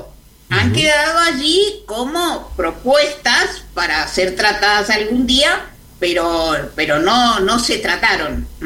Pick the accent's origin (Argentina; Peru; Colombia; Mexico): Peru; Tres Porteñas, San Martín; born there; Tres Porteñas es un distrito del departamento de San Martín, que es donde yo nací.